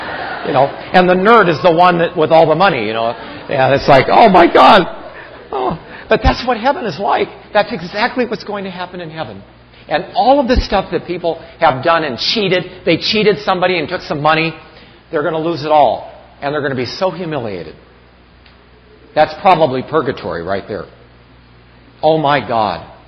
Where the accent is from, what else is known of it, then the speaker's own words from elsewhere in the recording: Los Angeles, California, United States; Now, I'm from Los Angeles, and I met one person who lived in Beverly Hills.